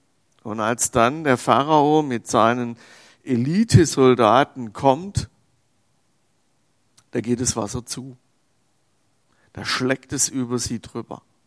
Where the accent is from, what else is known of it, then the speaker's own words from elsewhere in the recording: Swabia, Germany; Ich als Schwabe würde sagen, oh, den kann man nur gebrauchen.